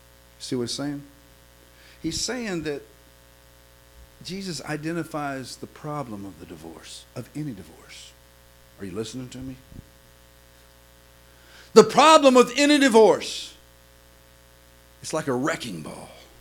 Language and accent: English; Oklahoma City, Oklahoma, United States; I was raised in Oklahoma City, but Oklahoma City is not New York City.